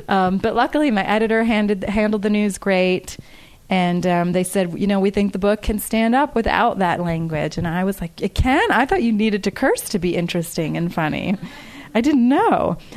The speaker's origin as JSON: {"language": "English", "region": "New Jersey", "country": "United States", "tie": "born or raised there", "said": "I'm from New Jersey. Both my parents are New Yorkers. I was born and raised into a dynasty of swearing."}